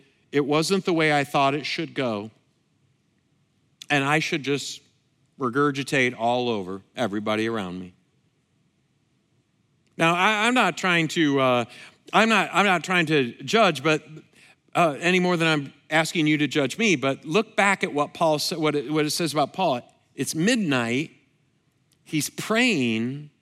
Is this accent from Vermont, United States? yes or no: no; Lansing, Michigan, United States; But I grew up kind of in a rough part of town, in my hometown, Lansing, Michigan.